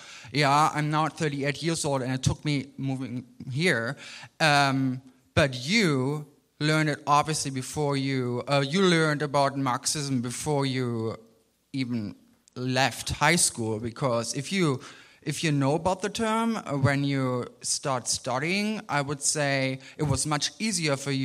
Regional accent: Germany; first language German; English is a second language; I'm from Germany, native German

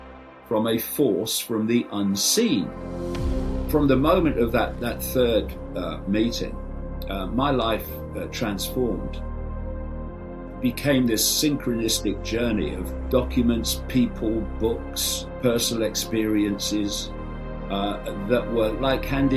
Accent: Leicester, East Midlands, United Kingdom; born there; I was born in Leicester in the East Midlands, not far from where you are.

